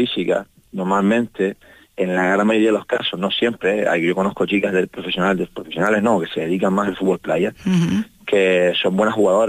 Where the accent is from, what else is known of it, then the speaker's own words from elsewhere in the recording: Canary Islands, Spain; Yo soy el único canario que lleva yendo desde 2013